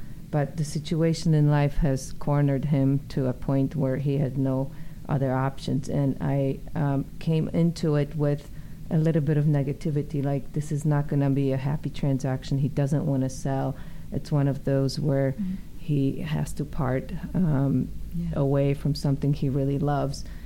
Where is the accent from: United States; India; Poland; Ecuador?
Poland; because I'm from Poland and we had to do things outside of the box. So it's my second nature.